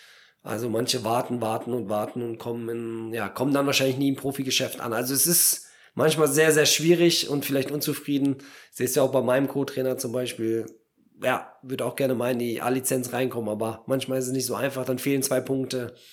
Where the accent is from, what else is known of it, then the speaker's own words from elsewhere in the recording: Poland; German is a second language; now in Germany; ich bin in Polen geboren.